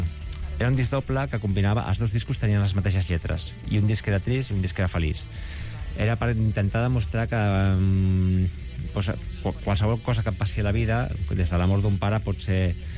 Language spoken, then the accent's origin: Catalan; Italy; Un dels grans referents meus és la música dels anys 60 italiana, perquè sóc italià